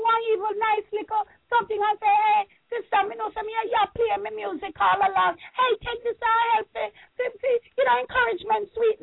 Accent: Morant Bay, Saint Thomas, Jamaica; also born or lived in Kingston; Oh, I was born in Jamaica at St. Mary Hospital at 9:45 a.m., delivered by midwife Richardson, and my mother had three other complicated births. And when I grew up in Morant Bay Town, I went to Morant Bay Primary

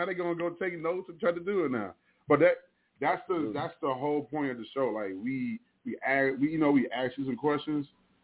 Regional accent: New Jersey, United States; because I'm originally from Jersey. And so that connection of either going up to Jersey or New York is, like, a imperative thing to try

